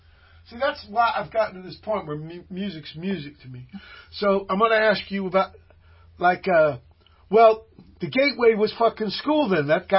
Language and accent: English; Portsmouth, Virginia, United States; born there; also born or lived in Norfolk; I was way from on the other side, Norfolk. I was born in Portsmouth. I lived in Norfolk.